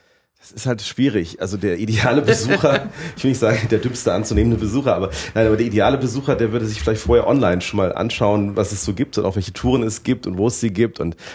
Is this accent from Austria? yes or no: no; Rhineland, Germany; Ich komme aus dem Rheinland